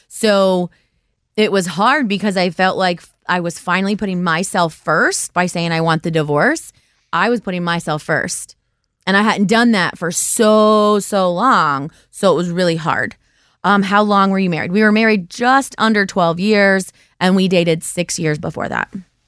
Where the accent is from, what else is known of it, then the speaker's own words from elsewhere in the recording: Ohio, United States; I am from Ohio. I live in Cincinnati. I've been back here since 2004.